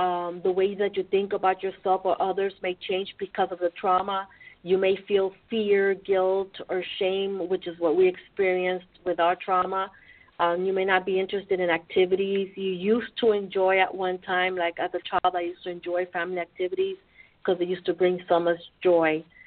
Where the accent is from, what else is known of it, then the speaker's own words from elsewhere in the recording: New York, United States; Like one thing that I experienced growing up in New York, when I was homeless, that I always made myself aware of my surroundings.